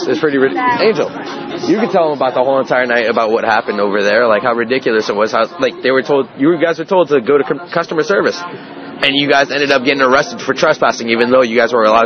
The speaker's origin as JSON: {"language": "English", "region": "Massachusetts", "country": "United States", "said": "I'm here from Massachusetts, like, visiting."}